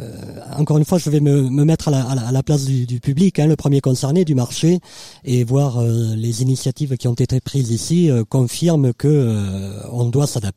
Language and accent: French; Occitanie, France; je viens d'une région montagnarde, je viens de l'Ariège. Donc chez nous, c'était plutôt les ours d'ailleurs.